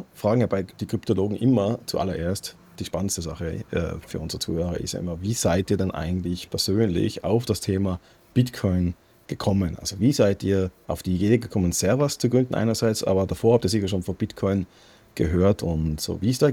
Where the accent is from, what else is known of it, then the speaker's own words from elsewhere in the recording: Tyrol, Austria; ich bin ja aus Tirol eigentlich